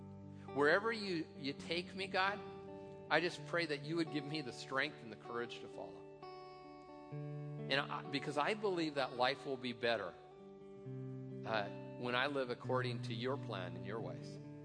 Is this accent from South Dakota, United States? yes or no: no; Tacoma, Washington, United States; You know, I was thinking of where I grew up. I grew up in Tacoma.